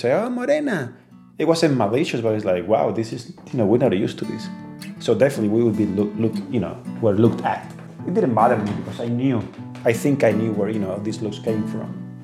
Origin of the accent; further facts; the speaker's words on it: Spain; now in Philadelphia, United States; I am white from Spain.